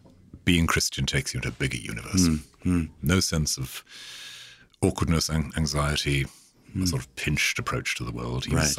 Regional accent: Wales, United Kingdom; Growing up in Wales meant, in those days, in the 50s, growing up in a very distinctive nonconformist Protestant environment.

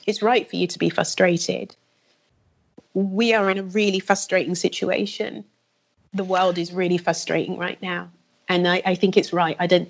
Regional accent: London, United Kingdom; we didn't grow up in America, we grew up in the UK and we grew up in South London.

